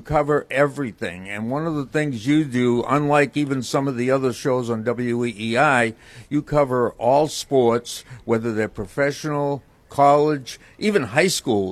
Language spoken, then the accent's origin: English; Tewksbury, Massachusetts, United States; I'm from Tewksbury, Mass.